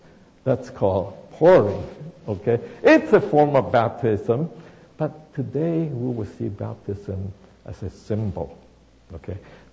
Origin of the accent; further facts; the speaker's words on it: Philippines; my parents, I grew up in the Philippines, took me to a Catholic church, so I was baptized in the Catholic church.